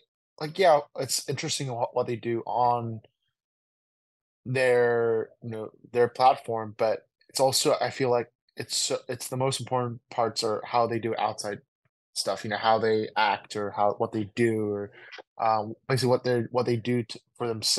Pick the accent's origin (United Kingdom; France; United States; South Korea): South Korea; especially me being Korean, and when I grew up in Asia